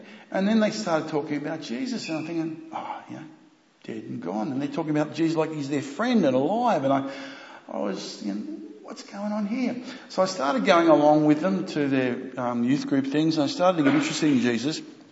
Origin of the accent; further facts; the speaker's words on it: Cairns, Queensland, Australia; I'm from Cairns, and we go across to Picton and we're playing basketball.